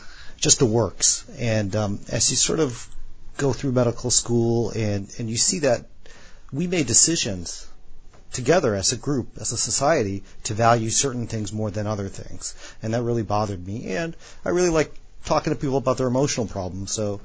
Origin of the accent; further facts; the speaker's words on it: Chicago, Illinois, United States; Yeah, I grew up in Chicago, and I went to medical school in Chicago